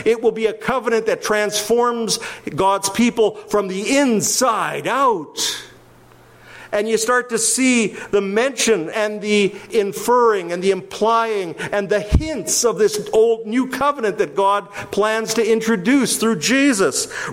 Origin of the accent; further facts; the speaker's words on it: Winnipeg, Manitoba, Canada; Winnipeg's not my hometown. It's the town I grew up in, but I've been in mission so long that this is my hometown.